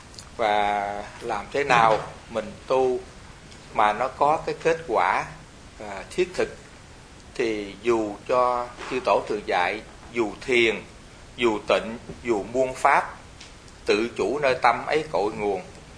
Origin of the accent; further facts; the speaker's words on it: Southern Vietnam, Vietnam; Nếu chúng tôi tu mà gọi là tiếng miền Nam, chúng tôi người miền Nam